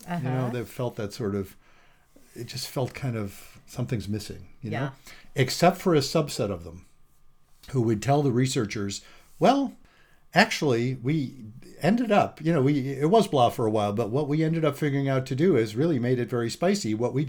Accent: Vermont, United States; those of you who don't know, we're from Vermont.

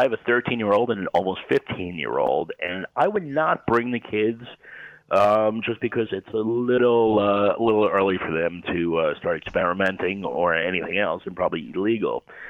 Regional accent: New York, United States; The state is positioned to beat my home state of New York to the punch

